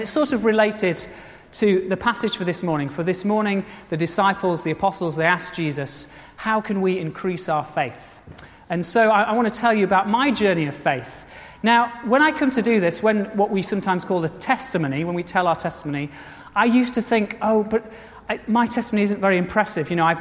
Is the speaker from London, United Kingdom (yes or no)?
no; Kelbrook, North West England, United Kingdom; That's the village where I grew up in Kelbrook. It's in pretty much spot on in between Skipton on one side and Burnley on the other. So it's just on the border of Lancashire and North Yorkshire.